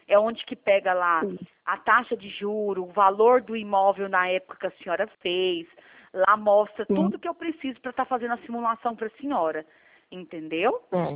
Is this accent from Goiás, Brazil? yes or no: yes; Goiânia, Goiás, Brazil; Eu sou de Goiânia, tá?